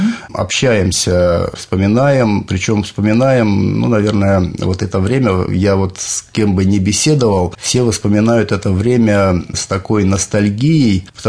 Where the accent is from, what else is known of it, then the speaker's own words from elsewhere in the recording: Saratov Oblast, Russia; born there; Я родился в Саратовской области.